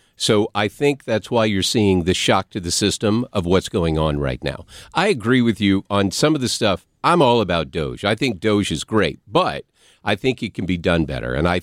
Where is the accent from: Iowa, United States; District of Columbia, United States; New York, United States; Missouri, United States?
Missouri, United States; St. Louis; But we say we're from St. Louis.